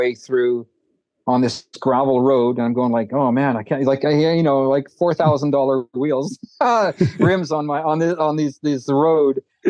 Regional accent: Canada; I loved it, but only because I'm Canadian and I'm used to swimming in cold water.

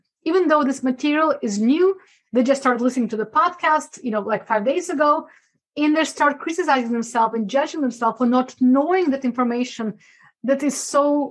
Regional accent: Russia; English is a second language; now in United States; When I remember hearing this elephant, you know, how to eat an elephant, I came from Russia. It was a new expression to me.

